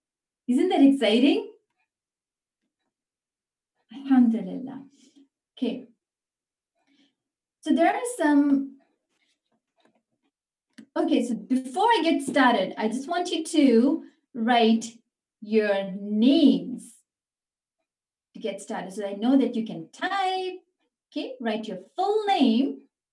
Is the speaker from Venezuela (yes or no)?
no; Canada; I'm from Canada, alhamdulillah.